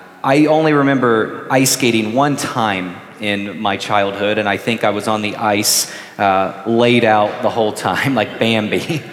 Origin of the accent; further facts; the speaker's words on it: Bible Belt, United States; partly because of the way that I was raised in the Bible Belt.